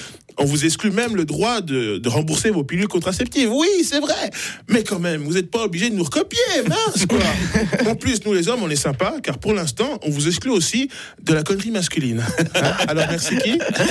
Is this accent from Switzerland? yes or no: yes; Neuchâtel, Switzerland; En tant que Neuchâtelois